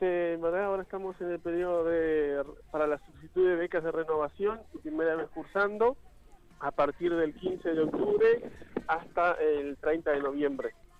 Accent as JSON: {"language": "Spanish", "country": "Uruguay", "said": "como buen uruguayo dejamos siempre para sobre la fecha"}